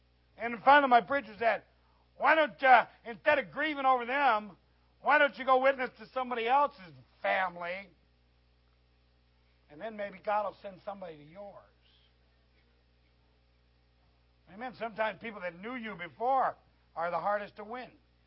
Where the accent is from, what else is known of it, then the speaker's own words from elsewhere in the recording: United States; I'm an American. I'm an evangelist. I'm called to the American people.